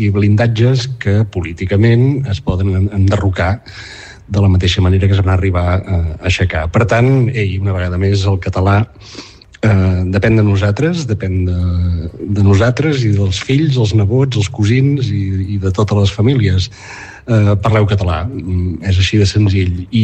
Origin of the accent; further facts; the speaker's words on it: Catalonia, Spain; sempre tenim més feina perquè som empordanesos, és així.